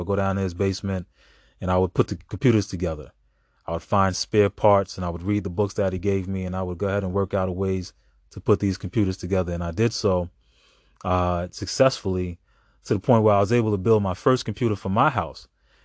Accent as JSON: {"language": "English", "town": "Brooklyn", "region": "New York", "country": "United States", "tie": "born or raised there", "said": "It all starts in Brooklyn, New York. I grew up in Brooklyn, New York."}